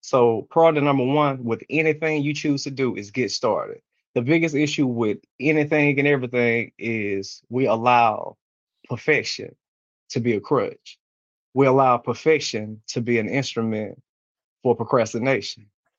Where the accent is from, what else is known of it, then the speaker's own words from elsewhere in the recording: Mississippi, United States; As I mentioned to you before we got on, I'm from Mississippi, the poorest state in the country.